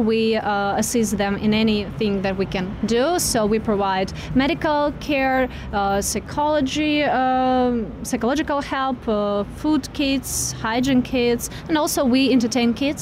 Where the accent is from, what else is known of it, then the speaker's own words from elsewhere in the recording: Donetsk, Donetsk Oblast, Ukraine; English is a second language; also born or lived in Mariupol; now in Uzhhorod, Ukraine; Now we are in Uzhgorod, Ukraine. But basically, I come from Mariupol, but not really Mariupol. I'm internally displaced person for the second time. In 2014, I came from Donetsk. I go to Mariupol, and from there, I went here in Uzhgorod, and now I'm here.